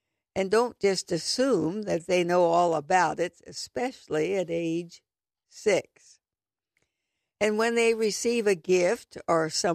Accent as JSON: {"language": "English", "region": "the South", "country": "United States", "said": "Maybe it's because I'm from the South, but oh my goodness."}